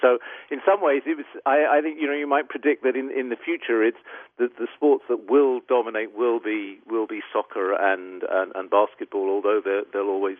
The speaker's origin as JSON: {"language": "English", "region": "England", "country": "United Kingdom", "said": "I'm English, and in soccer terms"}